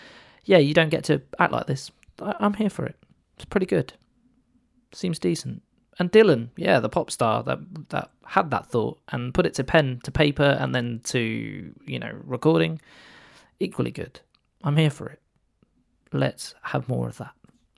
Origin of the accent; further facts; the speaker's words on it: Leeds, Yorkshire and the Humber, United Kingdom; my hometown of Leeds.